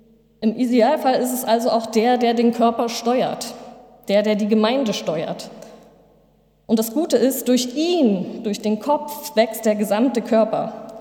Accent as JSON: {"language": "German", "region": "East Germany", "country": "Germany", "tie": "born there", "said": "ich bin selbst noch im Osten geboren"}